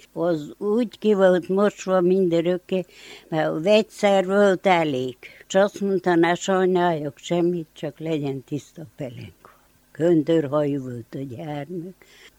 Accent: Homoródszentpál, Harghita, Romania; Homorodszentpáli születésű, itt születtem, itt éltem.

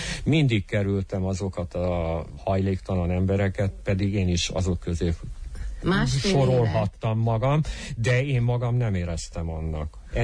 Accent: Târgu Mureș, Mureș County, Romania; 1957. augusztus 1-én születtem itt Marosvásárhelyen. Munkásszülők gyerekeként nőttem föl, két testvérem volt

